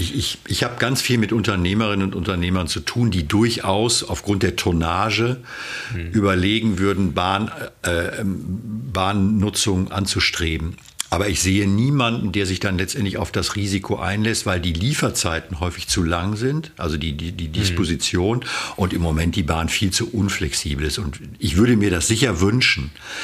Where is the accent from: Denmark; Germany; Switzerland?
Germany; North Rhine-Westphalia; ich komme ja aus dem Kreis Coesfeld